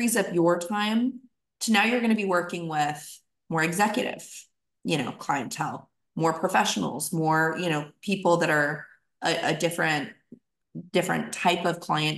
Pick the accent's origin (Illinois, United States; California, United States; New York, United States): California, United States; Dublin; I'm from the Bay. I'm from the East Bay. I grew up in East Bay. I grew up in Dublin, California.